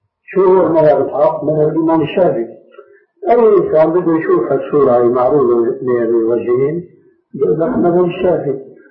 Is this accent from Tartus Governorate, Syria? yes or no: no; Damascus, Damascus Governorate, Syria; عندنا في دمشق